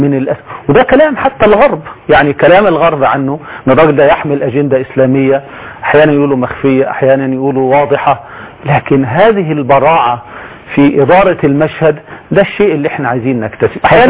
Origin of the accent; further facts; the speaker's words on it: Egypt; موجودة في نفوسنا كمصريين وكعرب